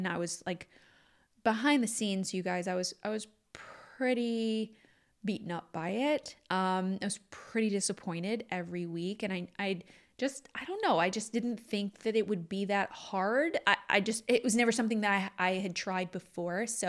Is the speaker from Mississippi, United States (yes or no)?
no; Texas, United States; also born or lived in Louisiana; even, you know, growing up in Texas, even before that in Louisiana, I've lived in California the longest.